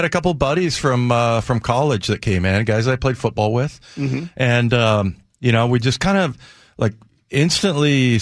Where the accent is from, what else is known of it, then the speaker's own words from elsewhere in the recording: Reno, Nevada, United States; and I was from Reno, so we're all kind of small town guys.